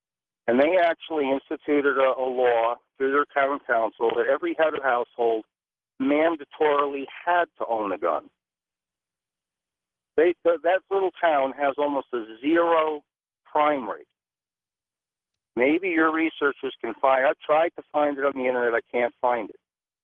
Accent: Albany, New York, United States; and I grew up in Albany

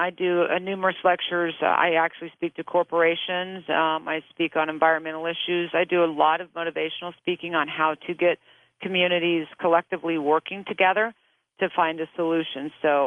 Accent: Midwest, United States; I'm from the Midwest, and again, this is a place where we really want to think we have clean, great water

